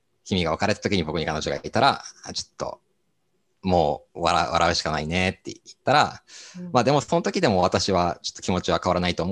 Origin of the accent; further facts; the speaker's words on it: Okinawa, Japan; 僕沖縄なんですけど、そのゴールデンウィークに帰ってくるから